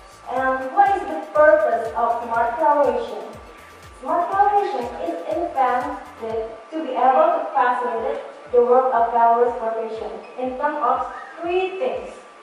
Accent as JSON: {"language": "English", "country": "Indonesia", "second_language": "English", "said": "I am from Indonesia."}